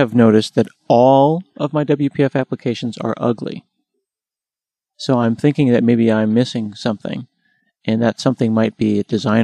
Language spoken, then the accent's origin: English; United States; accent: American; No, that's my dodgy American accent, so I forgive.